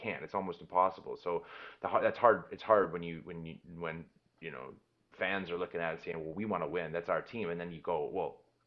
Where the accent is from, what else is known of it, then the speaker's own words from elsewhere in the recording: Green Bay, Wisconsin, United States; I grew up in Green Bay, Wisconsin. That's where I grew up, in a community built sport place.